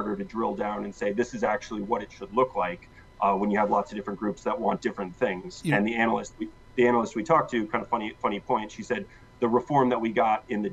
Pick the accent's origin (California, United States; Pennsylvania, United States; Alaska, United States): Alaska, United States; My wife is from here in New York City. I'm from Alaska.